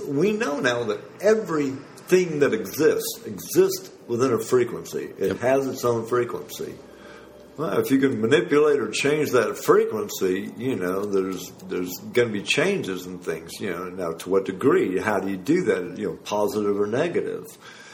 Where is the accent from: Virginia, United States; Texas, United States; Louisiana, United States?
Texas, United States; Del Rio; born there; So I was born in Del Rio, Texas, on a U-2 spy base, as a matter of fact.